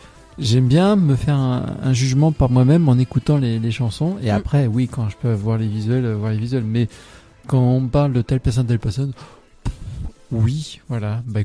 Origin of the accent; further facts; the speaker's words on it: France; On peut se permettre de piquer en tant que Français